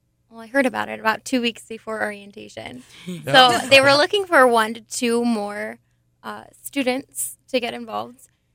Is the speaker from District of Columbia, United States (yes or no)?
no; Genoa City, Wisconsin, United States; but I am from Genoa City, Wisconsin. I graduated high school at Badger High School in Lake Geneva.